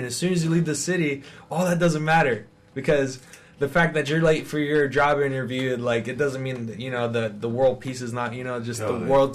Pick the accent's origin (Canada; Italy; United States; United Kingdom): Canada; Vancouver, British Columbia; born there; No, I was born here in Vancouver. Okay. Yeah, but my dad's American, mother's Canadian, you know, so my dad's down in the States.